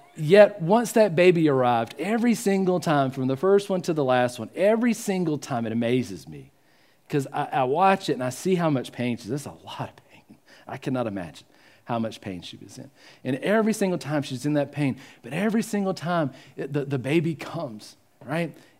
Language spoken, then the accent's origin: English; Georgia, United States; it reminds me of home because I'm from Georgia, right?